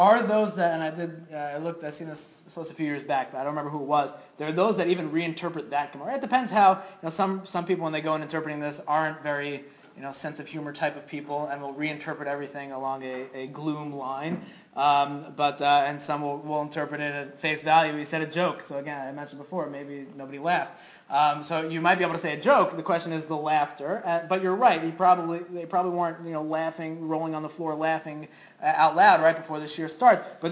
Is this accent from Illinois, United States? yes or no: no; Brooklyn, New York, United States; Rabbi Brown, who had a shul down the block from my house where I grew up in Brooklyn.